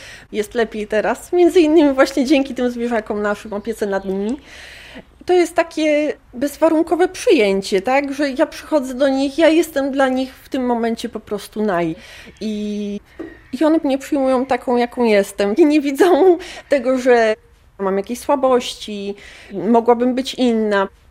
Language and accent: Polish; Bielsko-Biała, Silesian Voivodeship, Poland; moved away as an adult; now in Białystok, Poland; Pochodzę z Bielska-Białej, spod Beskidzia, natomiast w Białymstoku jestem już od 15 lat, może troszkę więcej.